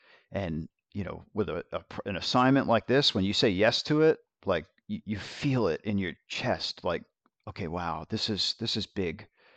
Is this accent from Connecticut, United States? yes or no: no; New York, United States; now in North Carolina, United States; And you know, I grew up in New York, so, and I've been to other Jewish communities.